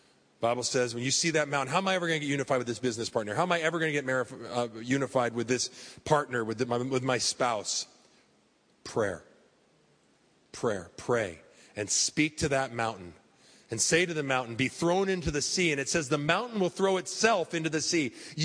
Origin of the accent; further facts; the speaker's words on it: San Diego, California, United States; but I'm from San Diego and I've been in the church world here for 25 years.